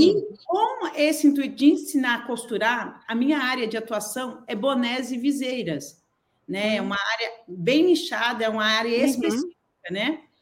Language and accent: Portuguese; Apucarana, Paraná, Brazil; De Apucarana, no Paraná.